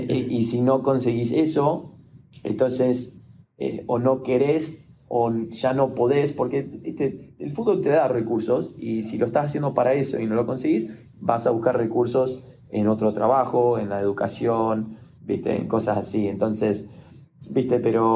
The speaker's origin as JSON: {"language": "Spanish", "country": "Argentina", "tie": "born or raised there", "said": "en mi infancia, obviamente, criándome en Argentina, me enamoré con la pelota de fútbol"}